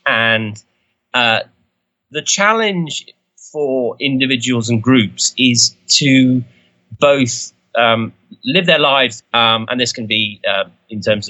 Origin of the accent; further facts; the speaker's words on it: London, United Kingdom; I'm a Londoner. I've pretty much always been a Londoner. And as my surname suggests, my father's a Maltese, but the name is originally Italian. So, I'm of immigrant stock